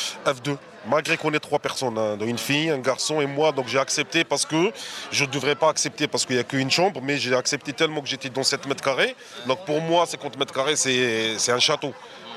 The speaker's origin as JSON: {"language": "French", "country": "France", "said": "Je suis français. Ouais. Je suis français. Ma mère elle est française, mon père il est français, mes sœurs elles sont françaises, mes frères ils sont français, donc on est tous français."}